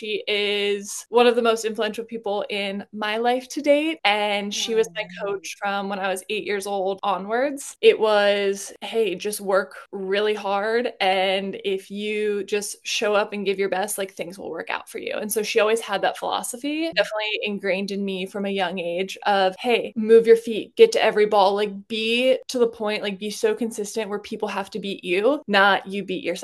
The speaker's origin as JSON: {"language": "English", "region": "Ohio", "country": "United States", "tie": "born or raised there", "said": "And so I grew up playing in Northeastern Ohio."}